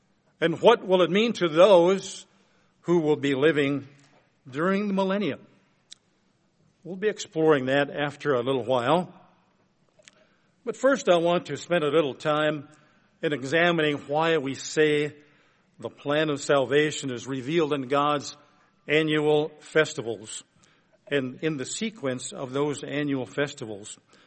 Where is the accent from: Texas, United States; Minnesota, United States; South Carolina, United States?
Minnesota, United States; I'm actually a Minnesotan, don't you know? I'm allowed to say that because I live in Moorhead, Minnesota.